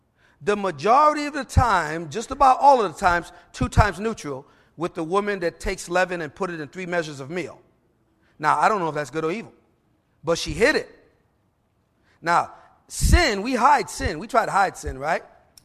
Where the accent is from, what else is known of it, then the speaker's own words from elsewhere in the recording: New York, United States; I'm from New York, so I say leaving.